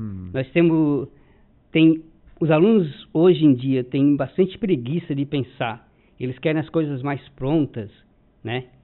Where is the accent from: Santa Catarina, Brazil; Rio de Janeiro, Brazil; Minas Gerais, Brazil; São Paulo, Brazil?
Santa Catarina, Brazil; Pescaria Brava; Lá da Laguna, no município de Laguna, agora virou município, né? Pescaria Brava. A gente todos nascemos lá. Só o meu último irmão que nasceu aqui em Uruçanga.